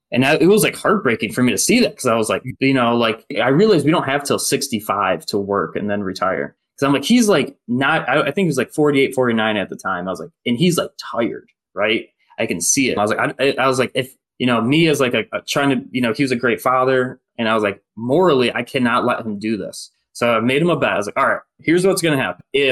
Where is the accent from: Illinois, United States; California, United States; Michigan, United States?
Michigan, United States; Detroit; And it was rusted out because I'm from Detroit, Michigan. It was like salt everywhere.